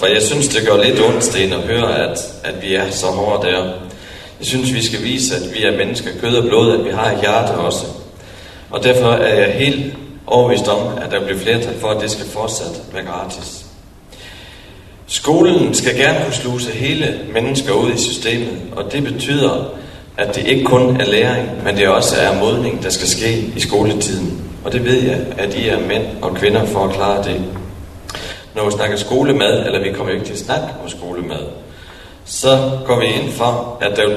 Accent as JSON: {"language": "Danish", "town": "Gærum", "region": "North Denmark Region", "country": "Denmark", "said": "så er jeg så heldig, at jeg kommer fra Gærum, et sted, hvor vi synger morgensang"}